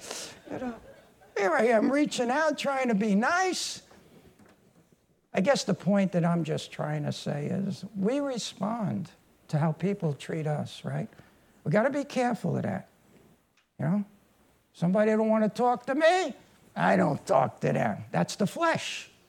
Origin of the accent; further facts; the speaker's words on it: Brooklyn, New York, United States; And he's from Mexico City, you know. I'm from Brooklyn. See how God can put two people from different backgrounds, different cultures.